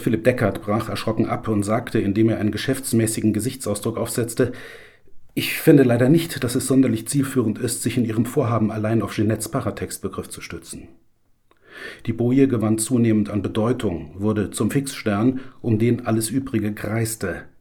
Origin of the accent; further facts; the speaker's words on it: Neuweiler, Saarland, Germany; Ich bin in Neuweiler aufgewachsen und habe selbst oft am brennenden Berg gespielt.